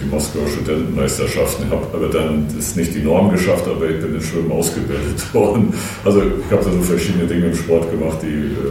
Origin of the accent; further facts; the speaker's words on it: Mecklenburg-Vorpommern, Germany; Dann komme ich aus Mecklenburg-Vorpommern, wasserreiche Gegend. Ich komme zwar aus der Krisengegend, da gibt es wieder nicht so viel Wasser